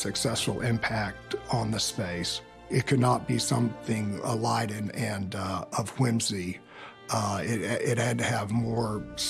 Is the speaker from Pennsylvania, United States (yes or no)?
no; Oak Ridge, Tennessee, United States; Growing up in Oak Ridge, everyone was supposed to become a professional, whether it's a doctor or an engineer.